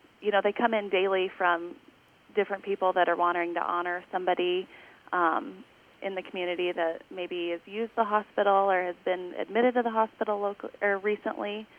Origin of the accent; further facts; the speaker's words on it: Polk City, Iowa, United States; now in Audubon, United States; I grew up in Polk City. I went to North Polk High School and then went to college up in Buena Vista in Storm Lake.